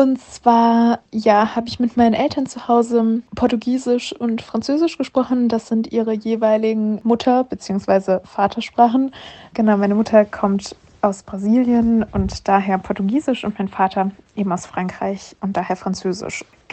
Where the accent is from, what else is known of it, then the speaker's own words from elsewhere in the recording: Germany; born there; weil wir zwar damals schon in Deutschland gelebt haben, also ich wurde auch in Deutschland geboren